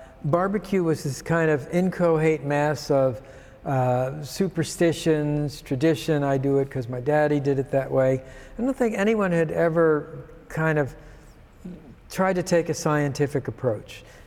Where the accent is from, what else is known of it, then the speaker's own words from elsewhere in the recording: Baltimore, Maryland, United States; Well, I grew up in Baltimore, Maryland.